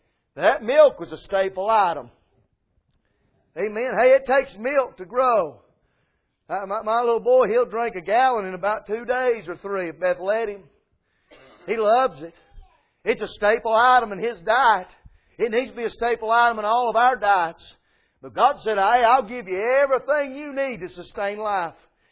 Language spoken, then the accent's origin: English; North Carolina, United States; I was raised up in Swain County. I was raised up in the hills of these mountains on this eastern seaboard.